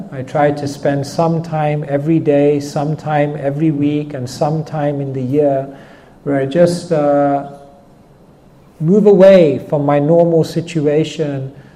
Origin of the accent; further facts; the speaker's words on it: Wembley, London, United Kingdom; obviously, my parents are from India, but I grew up in London, I grew up in Wembley.